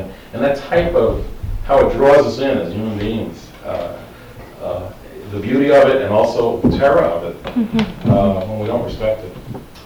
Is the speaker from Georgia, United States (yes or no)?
no; Brooklyn, New York, United States; Well, one, I grew up in Brooklyn, New York, and a tree does grow in Brooklyn.